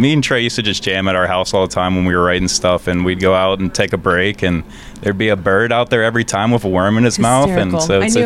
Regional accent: Pennsylvania, United States; So we're from the Westview area. Okay. We live in Westview. We've grown up in North Hills, all of us.

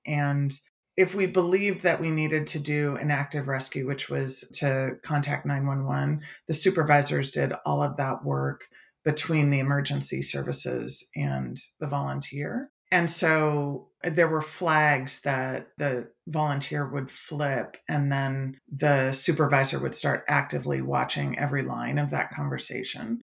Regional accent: California, United States; also born or lived in New York; I'm actually from California, but had been living in New York over a five-year period.

